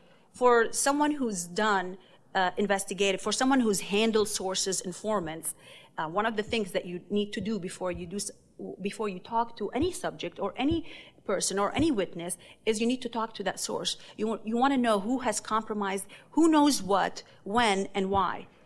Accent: Lebanon; moved away; this is bringing memories from my growing up in Lebanon.

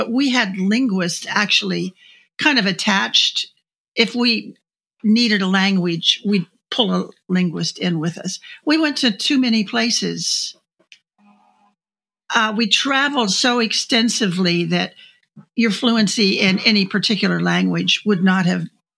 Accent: Wichita, Kansas, United States; I'm from Wichita. I thought, boy, this was the high life.

